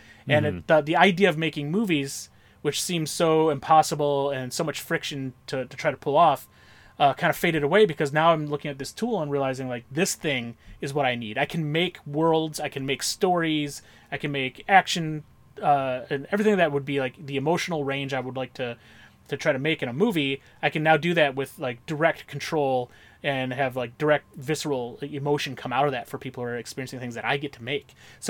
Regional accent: Michigan, United States; And all the time, I was growing up in Michigan, and out there, a lot of, even in schools, there was a lot of, I don't know how to describe it.

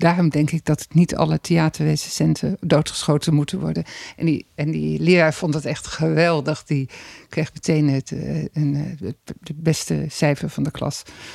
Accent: Amsterdam, North Holland, Netherlands; En als ik ze dan probeerde uit te leggen dat ik uit Amsterdam kwam

